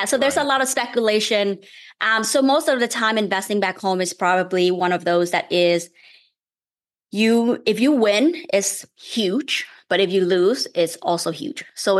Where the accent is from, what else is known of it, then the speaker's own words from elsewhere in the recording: Vietnam; English is a second language; moved away as an adult; also born or lived in Maine; now in Philadelphia, United States; I grew up in Vietnam, actually. And I came over to the US for college.